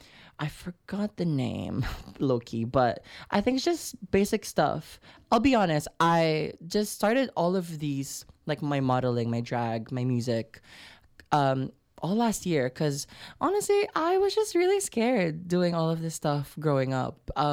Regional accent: Philippines; moved away as an adult; now in New Zealand; So I grew up in the Philippines again, and then I moved to New Zealand when I was 18. So, and then I also moved during COVID

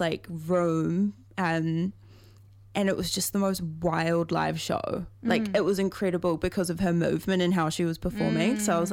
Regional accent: Waiheke Island, Auckland, New Zealand; I'm from Waiheke, so like it always feels like going home.

